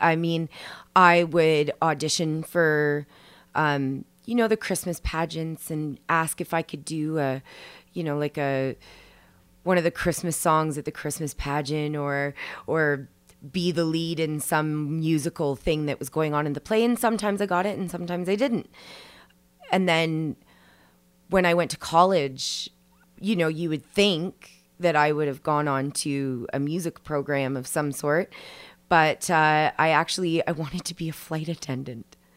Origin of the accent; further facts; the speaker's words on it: Lionshead, Ontario, Canada; I was born in Edmonton, and I grew up in Lionshead, Ontario. Little town, it's like a hamlet. I don't even know if you can call it a town. It's only 500 people. But yeah, I grew up there and went to school there.